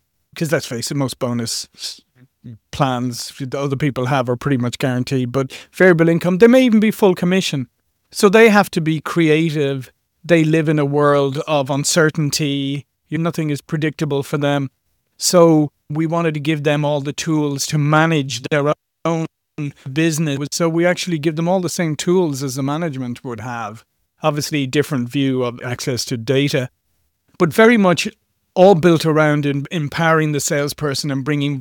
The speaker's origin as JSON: {"language": "English", "country": "Ireland", "moved": "as an adult", "lives_now": "United States", "said": "I'm originally Irish, as you can maybe tell, and I came to the US during the dot-com era."}